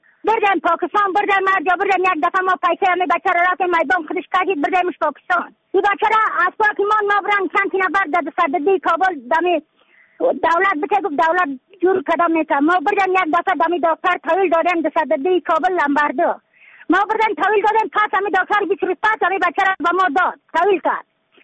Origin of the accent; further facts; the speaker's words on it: Badakhshan, Afghanistan; از بدخشان هستم، مرکز بدخشان، ولسوالی اکل پایان، قریه اینگ.